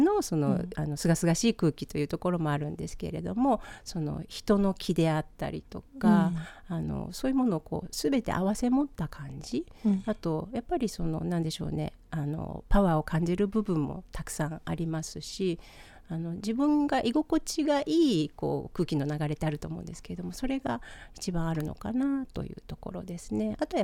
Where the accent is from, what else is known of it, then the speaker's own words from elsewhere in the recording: Oita, Japan; also born or lived in Fukuoka / Tokyo / Osaka; now in Okinawa, Japan; 沖縄に来て数えたら16年目に今年なりました。で、福岡生まれ大分育ち、仕事は東京、大阪、また東京、そして沖縄というですね、まあ各地転々としていますけれども、沖縄が多分一番長くなりつつあるかなというところですね。